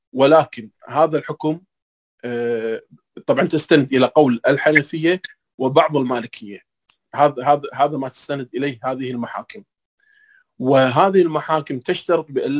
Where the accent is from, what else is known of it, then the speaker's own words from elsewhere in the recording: Kuwait; سواء عندنا في الكويت أمام محاكمنا أو في الدول التي تطبق الشريعة الإسلامية